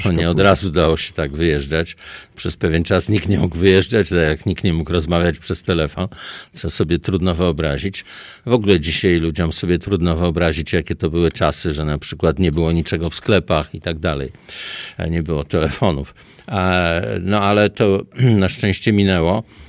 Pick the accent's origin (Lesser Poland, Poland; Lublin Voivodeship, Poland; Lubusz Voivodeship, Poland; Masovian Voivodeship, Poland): Masovian Voivodeship, Poland; Warsaw; born there; No, ja się urodziłem w Warszawie akurat.